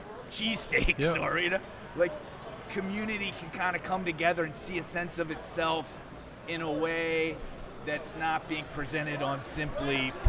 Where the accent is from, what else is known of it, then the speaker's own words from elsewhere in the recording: Baltimore, Maryland, United States; because I'm from the Baltimore area.